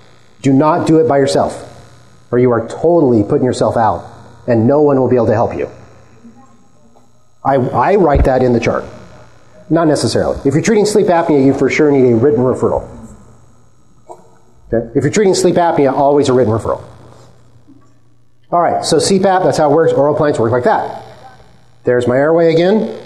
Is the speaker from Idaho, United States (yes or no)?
yes; Idaho, United States; I'm from Idaho, a lot of hunters.